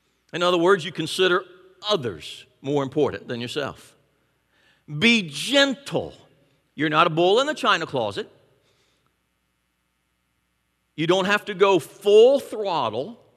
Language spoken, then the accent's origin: English; Columbia, Tennessee, United States; My hometown of Columbia, Tennessee, which, as everyone knows, is the mule capital of the world.